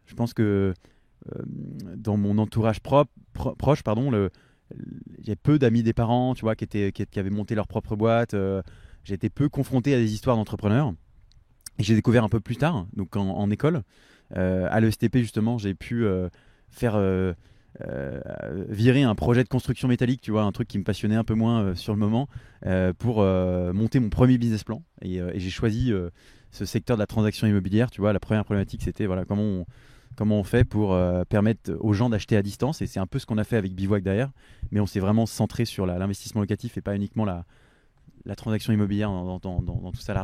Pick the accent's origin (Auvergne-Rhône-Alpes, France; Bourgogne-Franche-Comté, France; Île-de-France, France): Auvergne-Rhône-Alpes, France; Lyon; j'ai 30 ans. Je suis lyonnais d'origine. Mes parents viennent de Bretagne et de Normandie, mais j'ai grandi à Lyon.